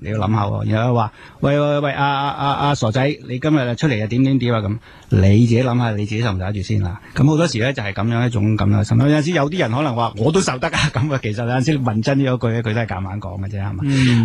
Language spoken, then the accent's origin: Cantonese; Guangdong, China; 我哋廣東人有一句俗語啊